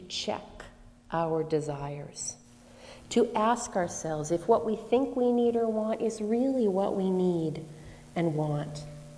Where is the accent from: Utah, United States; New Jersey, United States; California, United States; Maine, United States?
Maine, United States; Harpswell; I grew up in Harpswell, Maine, and occasionally there's a kind of fish called a pogie that comes near the shore